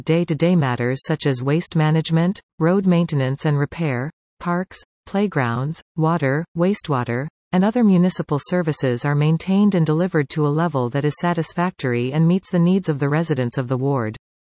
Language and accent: English; Greater Sudbury, Ontario, Canada; My wife and I were born and raised in Greater Sudbury and have lived in Valley East since 1974.